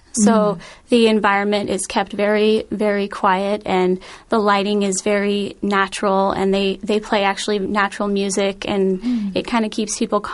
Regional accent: Sitka, Alaska, United States; now in Kirkland, United States; I'm actually from a little town in Alaska called Sitka, but I go to school in Kirkland, Washington.

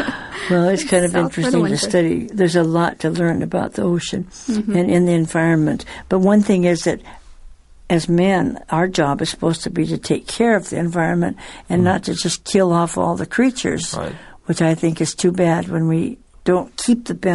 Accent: Seattle, Washington, United States; Although I'm from Seattle and I have seen some kinds of whales

